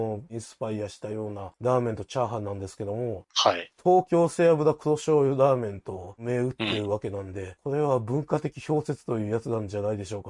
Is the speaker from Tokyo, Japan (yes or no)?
no; Nara, Japan; 奈良出身だからね。宮そうめんの里なんで、